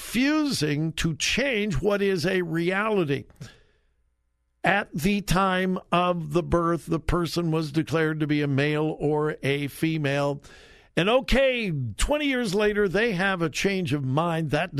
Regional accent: California, United States; born there; I was born in California, so I have a California birth certificate.

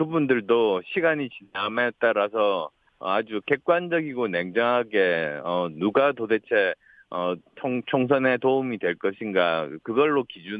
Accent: Busan, South Korea; 거기다가 부산 출신인데다가 수도권 현역 의원이다 보니까

